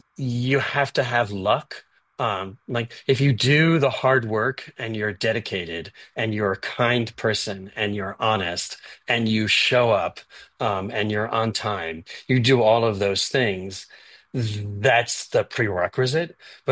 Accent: New York City, New York, United States; I grew up in New York City, and I went to the Neighborhood Playhouse, and I went to Herbert Burghoff Studio

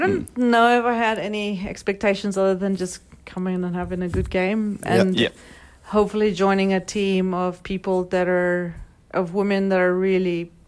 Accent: South Africa; I'm South African, cricket's big for us, rugby's big for us

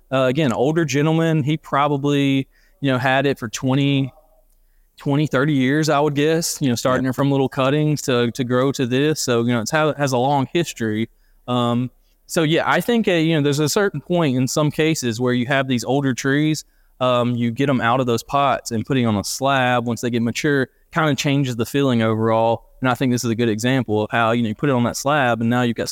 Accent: Hickory, North Carolina, United States; I'm from Hickory, North Carolina.

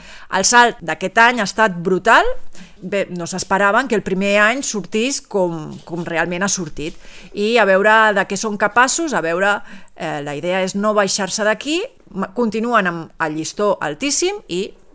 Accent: Barcelona, Catalonia, Spain; ja que jo sí que sóc de Sant Andreu.

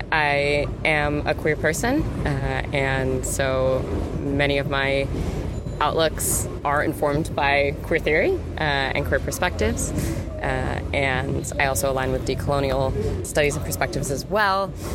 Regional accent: the South, United States; So I grew up in the South, in the States, and it was highly conservative.

